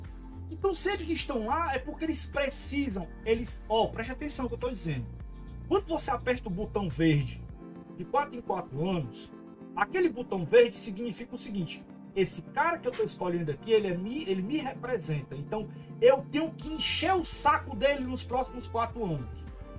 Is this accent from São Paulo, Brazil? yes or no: no; Ceará, Brazil; Como bom cearense, eu vou mandar um aí dentro.